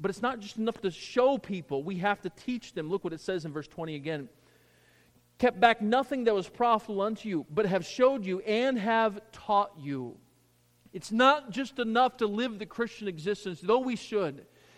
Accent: Deep South, United States; I grew up in the Deep South, and pretty much every door you would knock on, yeah, I'm going to heaven.

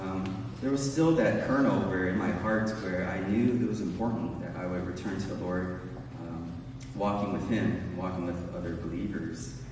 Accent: San Francisco, California, United States; I'm originally from San Francisco, but it's been a huge blessing for us to be connected with this church body at Gold Country Baptist.

